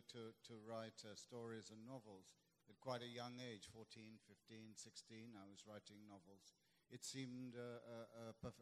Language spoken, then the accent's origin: English; London, United Kingdom; born there; I was born in Great Britain, in London, but my father was an immigrant. He came from India, and he married my mother, a white English woman, at the beginning of the 1950s.